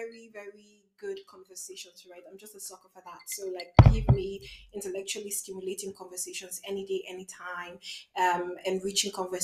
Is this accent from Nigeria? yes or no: yes; Nigeria; now in Prague, Czechia; I am Nigerian, of course.